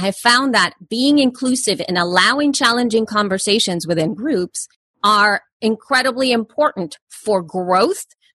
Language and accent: English; El Salvador; I'm an immigrant from El Salvador.